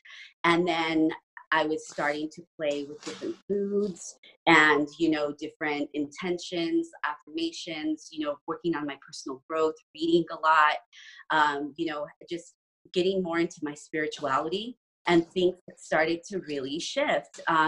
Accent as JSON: {"language": "English", "region": "New Mexico", "country": "United States", "tie": "born or raised there", "said": "New Mexico."}